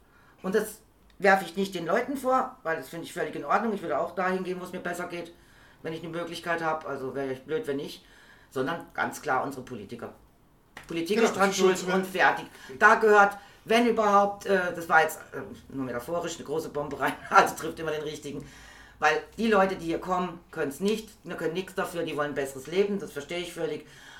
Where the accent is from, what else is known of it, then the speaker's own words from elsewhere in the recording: Berlin, Germany; da ich aus Berlin kam, hat der mich automatisch neben die Türken gesetzt, weil das war klar, ich habe da gar kein Problem mit, weil ich komme aus Berlin, ich kenne das, also das ist ganz normal.